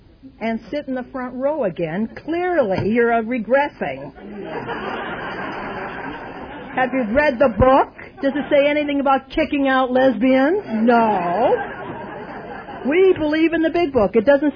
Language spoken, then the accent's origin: English; Ireland; Even though I'm Irish, I am not exaggerating at all.